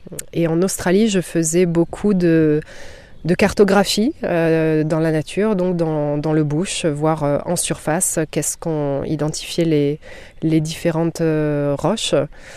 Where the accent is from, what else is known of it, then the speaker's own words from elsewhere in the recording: France; born there; donc je suis née en France à la base. Et j'ai fait mes études en France, en géologie.